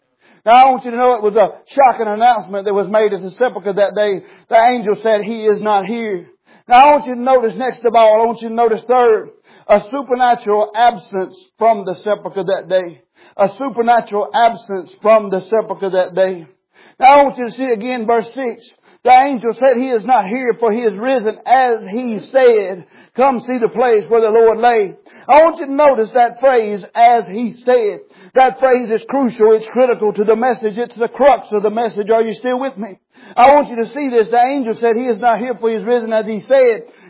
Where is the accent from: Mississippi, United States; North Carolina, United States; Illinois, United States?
North Carolina, United States; I'm speaking the King's English. I'm from North Carolina. Can y'all understand me, or do we need an interpreter?